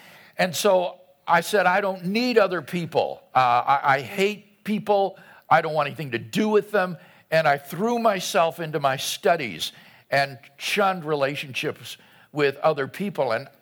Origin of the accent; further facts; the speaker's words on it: United States; Well, we're Americans. Jan and I are here on a three-week speaking trip to various universities in four cities of Australia.